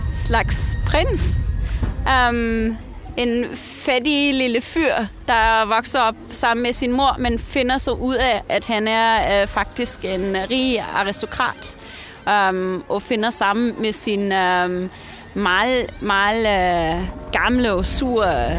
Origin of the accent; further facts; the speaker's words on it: central Germany, Germany; Der hvor jeg kommer fra, i midten af Tyskland, der har vi ikke nogen nisser.